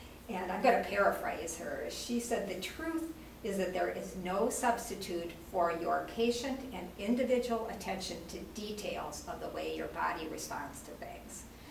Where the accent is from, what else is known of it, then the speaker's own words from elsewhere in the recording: Madison, Wisconsin, United States; myself, I was born and raised in Madison.